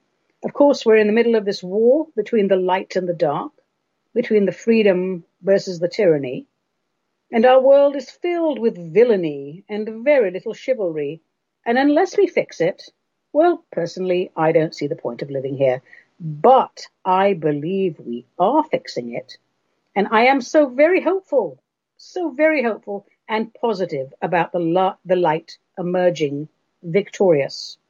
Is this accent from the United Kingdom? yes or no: yes; England, United Kingdom; When I was a kid growing up in England, I always used to envy those pictures of the Australians having Christmas pudding on the beach in their bikinis.